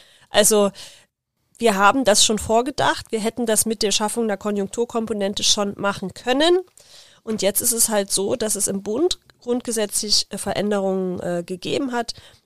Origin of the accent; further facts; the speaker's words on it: East Germany, Germany; Werde ich mich jetzt als Ostdeutsche nicht vehement dagegen stellen